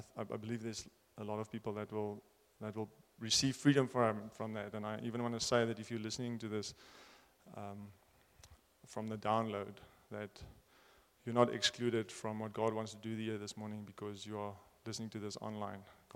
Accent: Windhoek, Khomas, Namibia; I grew up in Windhoek. I was born here and grew up in a lovely home.

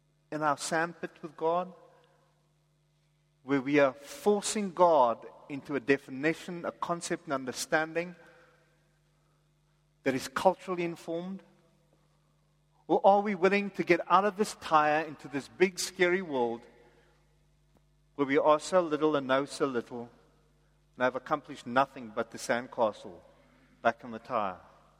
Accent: South Africa; And he could also go to our own writers, our own newspaper, our own media, who offer critique on being South African.

